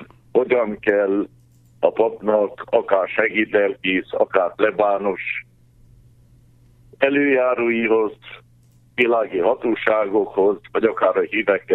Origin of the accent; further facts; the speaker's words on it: Gyergyósalamás, Harghita, Romania; Gyergyóvidékén születtem, Vitró melletti Gyergyó Salamáson. Családunk Vitróból származott